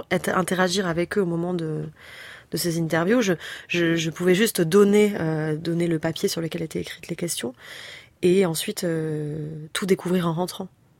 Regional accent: France; Et c'est parce que je suis française, qu'ils savent que je parle pas leur langue

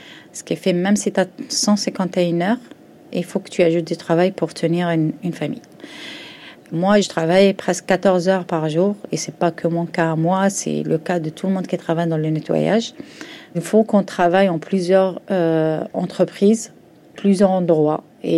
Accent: Morocco; moved away as an adult; now in France; Alors moi, je suis marocaine. J'ai quitté le Maroc en 1999. Je suis venue avec mon ex-mari.

